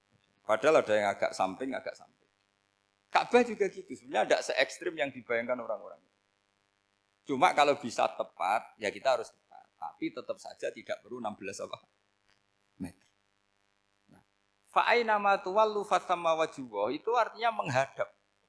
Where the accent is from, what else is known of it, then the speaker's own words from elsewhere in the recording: Rembang, Central Java, Indonesia; saya orang Rembang.